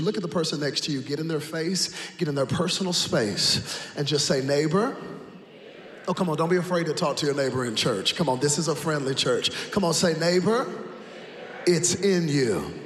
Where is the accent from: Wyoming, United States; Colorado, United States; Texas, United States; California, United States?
Texas, United States; Dallas; And Lord, because I am from Dallas, I ask that you would favor your team, America's team, the Dallas Cowboys, to defeat the Redskins in Jesus' name.